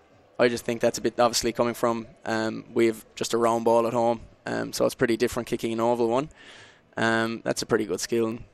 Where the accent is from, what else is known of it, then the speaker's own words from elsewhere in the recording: County Kerry, Ireland; I'm actually from a small country town in County Kerry.